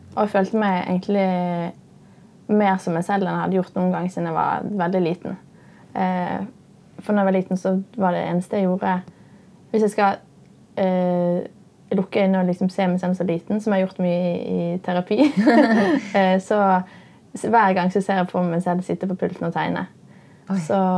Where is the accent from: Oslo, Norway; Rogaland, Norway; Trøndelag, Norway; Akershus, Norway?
Oslo, Norway; now in New York, United States; Som jeg har bodd på veldig mye hjemme I Oslo.